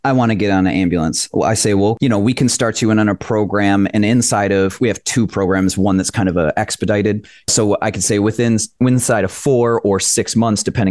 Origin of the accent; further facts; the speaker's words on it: Flint, Michigan, United States; I'm the EMT, AEMT instructor at Chattahoochee Tech. I grew up in Flint, Michigan, right in the center.